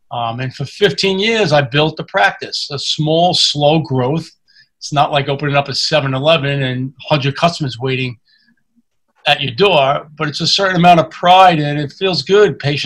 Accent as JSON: {"language": "English", "town": "Staten Island", "region": "New York", "country": "United States", "tie": "born or raised there", "said": "I grew up in Staten Island in the suburbs."}